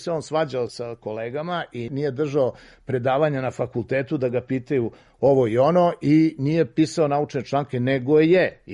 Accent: Serbia; born there; mi koji sedimo, ovde smo rođeni u Srbiji

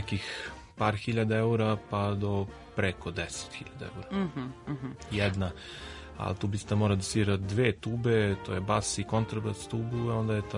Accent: Pančevo, Vojvodina, Serbia; Ja sam iz Pančeva i u Pančevu sam završio muzičku školu, Jovan Bandur.

